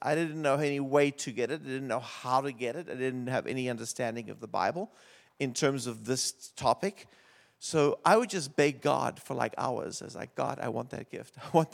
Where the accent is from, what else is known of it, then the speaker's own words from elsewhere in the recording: South Africa; I just know I grew up in South Africa.